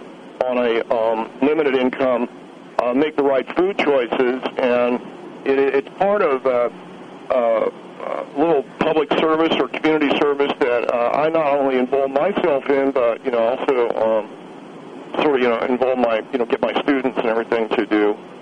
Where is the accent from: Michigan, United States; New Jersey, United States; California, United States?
California, United States; I grew up in California, and I was part of hamburger culture